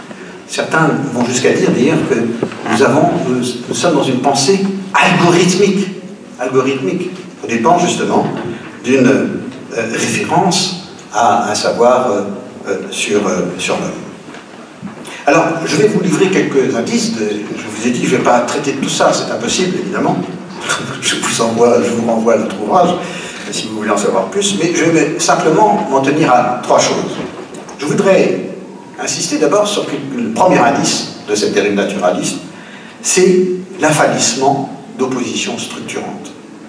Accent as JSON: {"language": "French", "town": "Rennes", "region": "Brittany", "country": "France", "said": "moi je suis de Rennes, à Rennes, il y a des quartiers, évidemment, comme tout le monde."}